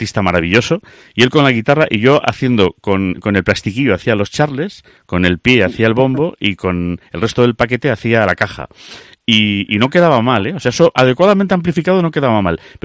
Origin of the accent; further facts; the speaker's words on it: Zamora, Castile and León, Spain; also born or lived in Lugo; Mis padres vivían en Zamora. Y me llevaron a nacer a Lugo porque era la tradición familiar, todos somos de allí.